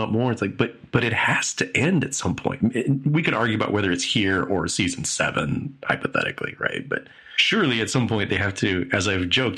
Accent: United States; And as an American, let me just interject, as an American

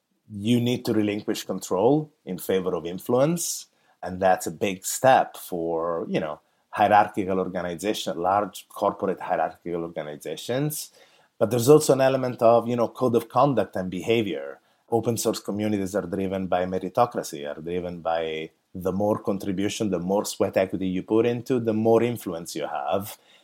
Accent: Italy; now in San Francisco, United States; As you can hear from my accent, I live in San Francisco, but I'm from that Italian part, I guess, of San Francisco. I actually come from Italy.

